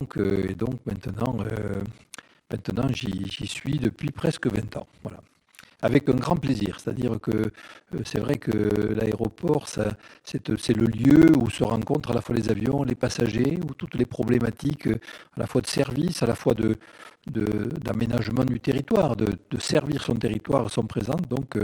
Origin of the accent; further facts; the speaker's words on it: Mazamet, Occitanie, France; je suis du coin, puisque je suis né à Mazamet. J'ai fait mes études à Mazamet, où mon père était professeur.